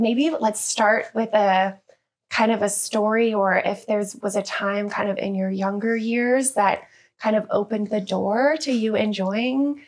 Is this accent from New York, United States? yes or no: no; Chicago, Illinois, United States; now in Los Angeles, United States; I know you live here, but I just found out that you're from Michigan, and I'm from Illinois, Chicago area.